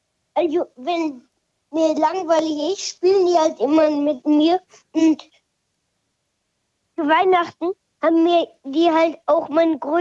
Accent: Kiel, Schleswig-Holstein, Germany; Aus Kiel.

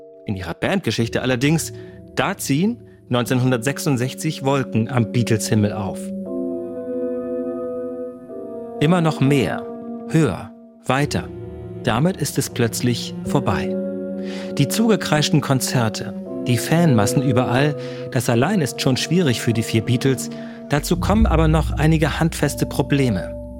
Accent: Bredstedt, Schleswig-Holstein, Germany; in meiner Heimatstadt Bredstedt in Nordfriesland

